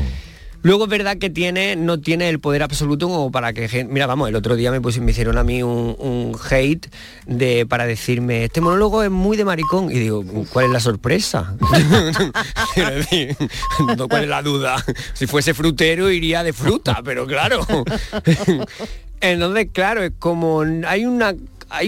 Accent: Almería, Andalusia, Spain; soy de aquí de Almería

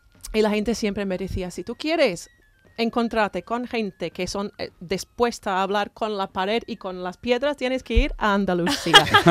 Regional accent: Manchester, North West England, United Kingdom; Spanish is a second language; also born or lived in Scotland; Soy de Manchester, pero no soy de Manchester. No sé si me explico. Pues... ¿Dónde empezar? Nací en Escocia porque mi padre es escocés. Mi madre es irlandesa y me criaron los irlandeses, pero con 5 años me llevaron a Manchester.

